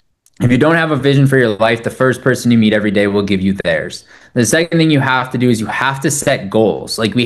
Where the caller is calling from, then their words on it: Austin, Texas, United States; I mean, I'm calling in from Austin